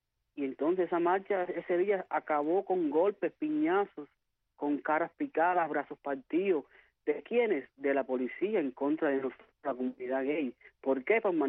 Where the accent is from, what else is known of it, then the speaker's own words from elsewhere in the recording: Cuba; moved away as an adult; now in United States; Salgo de Cuba el 26 de abril. Salí de Cuba por Panamá con una visita turista.